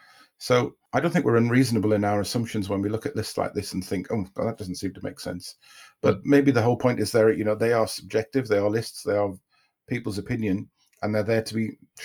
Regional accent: United Kingdom; I would say, first of all, we are British. You know, there's a natural cynicism in being British.

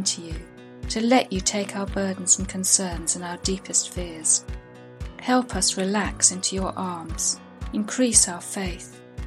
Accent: England, United Kingdom; now in France; Hello, I'm an English woman living in France

